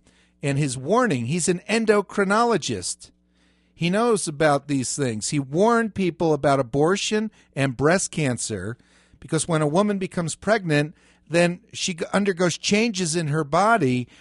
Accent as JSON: {"language": "English", "region": "New Jersey", "country": "United States", "tie": "born or raised there", "said": "This was in New Jersey. I grew up in New Jersey."}